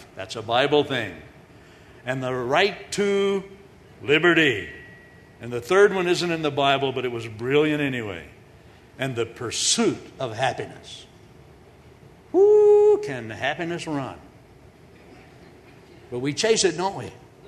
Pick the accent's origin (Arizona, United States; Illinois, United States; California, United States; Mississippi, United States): California, United States; I'm from California. Pray for me.